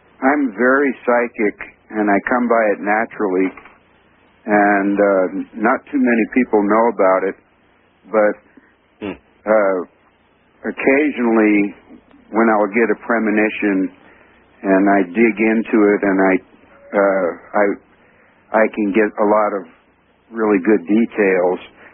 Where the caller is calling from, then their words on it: California, United States; I'm from Southern California.